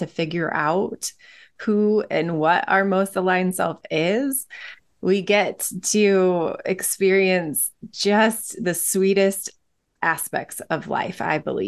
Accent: Michigan, United States; And for those of you who have been listening, you know that I'm from Michigan.

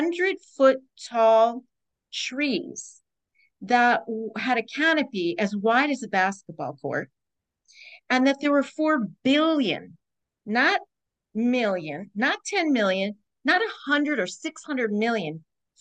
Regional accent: New York, United States; I grew up in the range. I grew up

